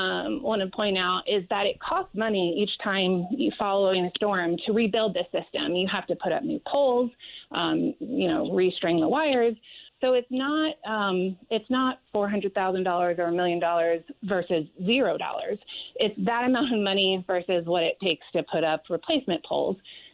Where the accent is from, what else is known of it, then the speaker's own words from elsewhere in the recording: Virginia, United States; Where my home state of Virginia did that.